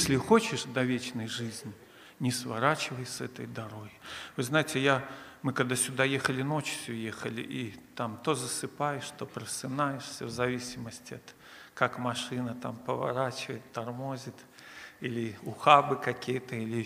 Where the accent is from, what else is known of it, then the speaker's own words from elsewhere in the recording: Belarus; Я из Белоруссии. Пресвитер церкви города Жлобина. Это Гомельской области.